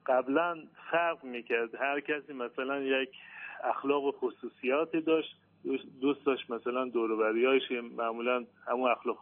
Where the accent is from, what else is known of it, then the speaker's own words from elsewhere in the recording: Iran; تحصیلات که تو همین ایران در دنیا آمدیم و تحصیلاتم از بچگی مثل بقیه مردم ایران همینج ادامه دادیم.